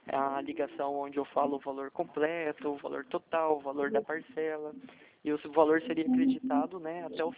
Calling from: São José dos Campos, São Paulo, Brazil; Não, eu falo de São José dos Campos, interior de São Paulo. É que o meu sotaque é diferente, né?

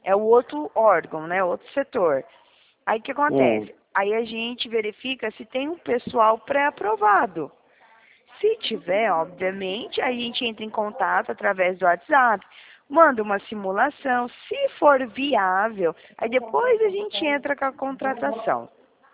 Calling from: Mato Grosso do Sul, Brazil; Não, não sou de Porto Velho. Eu falo do estado do Mato Grosso do Sul.

